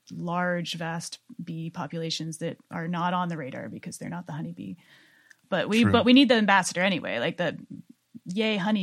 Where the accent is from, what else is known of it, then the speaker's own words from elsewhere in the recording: Idaho, United States; I grew up in Northern Idaho. We're all backwoodsy people.